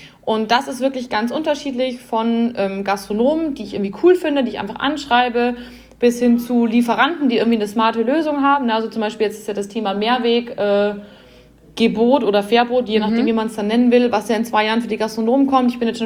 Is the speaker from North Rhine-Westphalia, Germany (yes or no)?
no; Bavaria, Germany; so 4 Stammtischbrüder, sagt man bei uns in Bayern